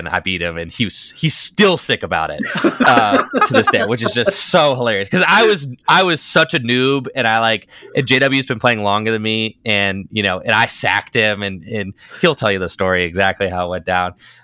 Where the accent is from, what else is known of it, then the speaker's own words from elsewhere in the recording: Ohio, United States; I mean, he was a player from Michigan. I was a player from Northeast Ohio.